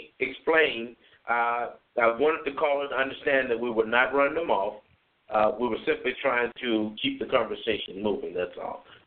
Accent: Chicago, Illinois, United States; I grew up in Washington Park Homes, the projects of Chicago, not too far from Robert Taylor.

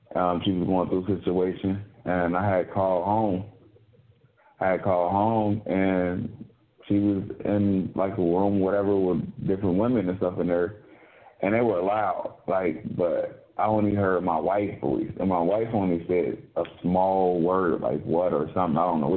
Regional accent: Cincinnati, Ohio, United States; But I am from Over the Rhine community in Cincinnati. And as people know that, as the people that's from Cincinnati that know it, it's really poverty. I grew up in poverty

